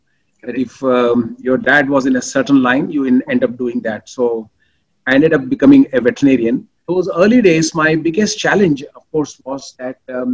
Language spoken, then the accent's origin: English; Gujarat, India; I grew up in Gujarat. And throughout my education and entire upbringing have been in the rural areas of Gujarat. Okay. So to be honest, I studied in a municipal school and in Gujarati medium for a very long time.